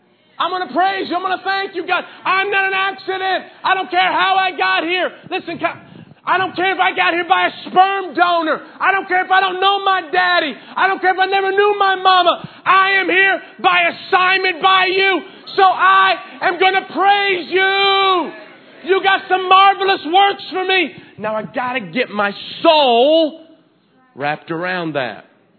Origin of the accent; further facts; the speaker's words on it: the South, United States; if you're from the South, I grew up in the South, and not in the kind of the Mid-South, not the Deep-South.